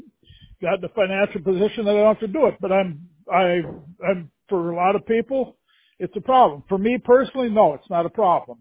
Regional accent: Minnesota, United States; I'm originally from Minnesota, and I still own a home in Minnesota.

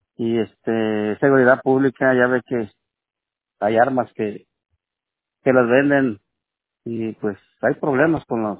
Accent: Mexico; Pues no sé, yo soy mexicano

